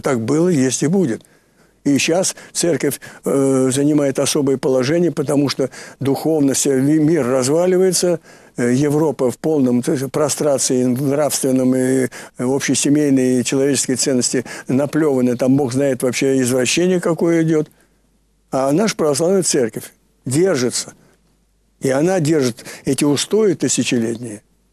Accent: Moscow, Russia; born there; Я там родился, на Радищевской родился. И внизу здесь, где Котельническая высотка, ну, самый центр. Там 5 минут по набережной до Кремля. Вот я здесь родился.

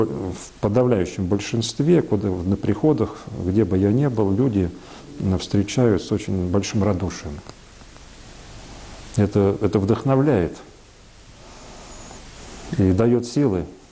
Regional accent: Moscow, Russia; это не скроешь, что я коренной москвич

